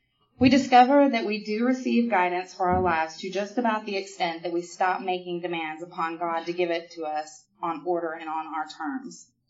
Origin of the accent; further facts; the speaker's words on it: Memphis, Tennessee, United States; I grew up in Fraser. If any of you have been to Memphis, so you know Fraser is not the nice area of town.